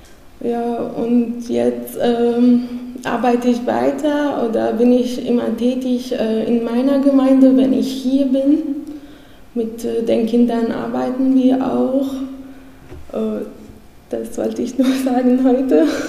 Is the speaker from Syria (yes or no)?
yes; Syria; now in Münster, Germany; Ich bin 23 Jahre alt. Ich komme aus Syrien. Ursprünglich komme ich aus Armenien, also meine Urgroßeltern sind aus Armenien geflüchtet, 1915